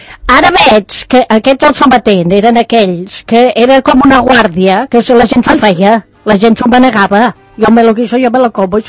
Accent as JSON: {"language": "Catalan", "town": "Tarragona", "region": "Catalonia", "country": "Spain", "said": "jo que vinc de Tarragona, allò està molt brut, eh?"}